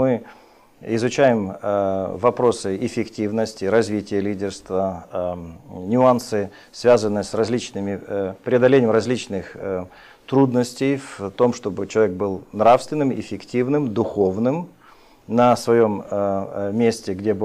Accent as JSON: {"language": "Russian", "region": "Crimea", "country": "Ukraine", "said": "Я родился 55 лет назад в семье верующих людей. Я крымчанин."}